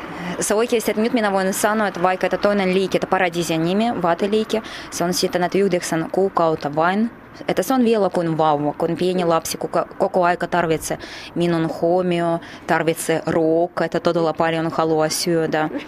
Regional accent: Saint Petersburg, Russia; Et minä itse olen Pietarista, se oli silloin vielä Leningrad, kun minä syntyin.

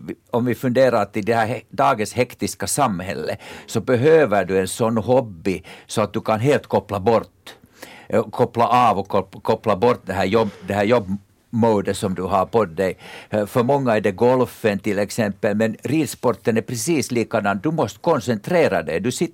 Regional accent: Ekenäs, Uusimaa, Finland; Det är jätteroligt att komma till sin hemstad. Jag är faktiskt född i Ekenäs.

